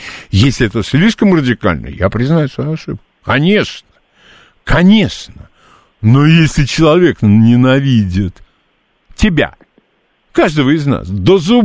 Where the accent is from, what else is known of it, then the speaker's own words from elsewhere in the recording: Moscow, Russia; Я москвич, да, потому да, что да. Я живу в Москве, потому что папа у меня, папа, он из-под Полтавы